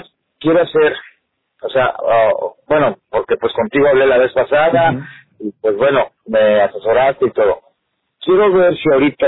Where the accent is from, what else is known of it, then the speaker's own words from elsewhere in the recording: Mexico; No, es que pues me vine de México y pues allá en mi RFC sí, eso ahorita pega.